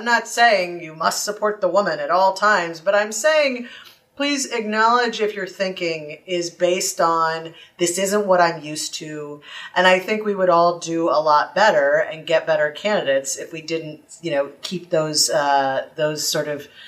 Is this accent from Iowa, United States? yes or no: no; North Carolina, United States; I am on Twitter at … for my home state.